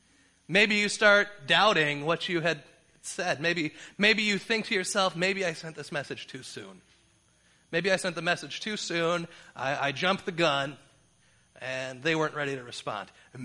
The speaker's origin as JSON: {"language": "English", "town": "Detroit", "region": "Michigan", "country": "United States", "tie": "born or raised there", "said": "There's instances like that in my hometown because my cousins live in New York, but we live in Detroit."}